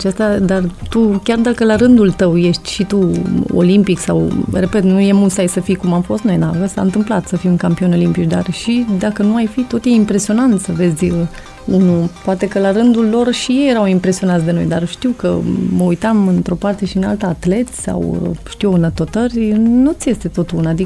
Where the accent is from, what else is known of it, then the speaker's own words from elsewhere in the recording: Romania; să fiu fericită și mândră că sunt româncă